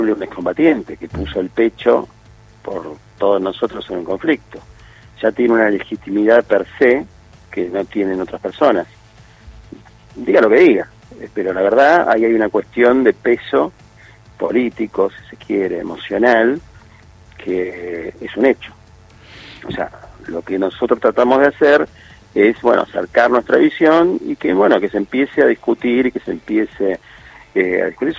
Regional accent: Buenos Aires, Argentina; Yo soy de Buenos Aires, capital.

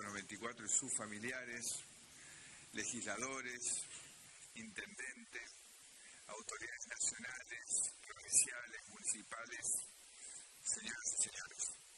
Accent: Argentina; Estos somos los argentinos.

